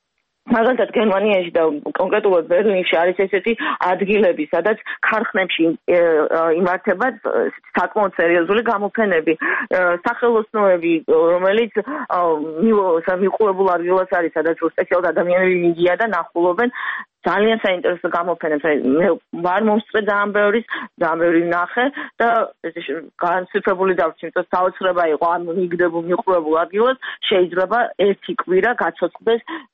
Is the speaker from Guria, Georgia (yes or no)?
no; Gagra, Abkhazia, Georgia; born there; ხშირად როცა მეკითხებიან საიდან ვარ, თქვათ ევროპაში, აღნიშნავ, რომ დავიბადე გაგრაში, აფხაზეთში.